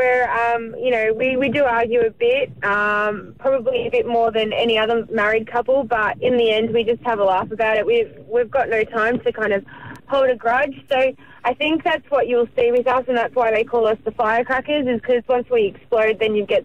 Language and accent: English; Melbourne, Victoria, Australia; I'm from Melbourne as well